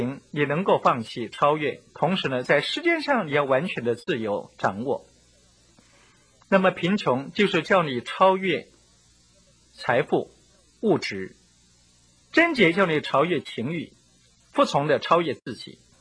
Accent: China; 我们中国人素有人不为己天诛地灭

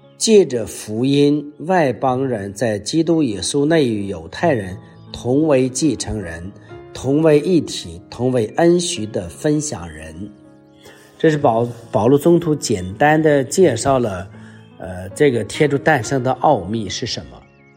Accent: China; 其实在我们东方，包括我们中国啊，都有类似的历史的记载啊，比如说我们中国人的古老的东方智慧

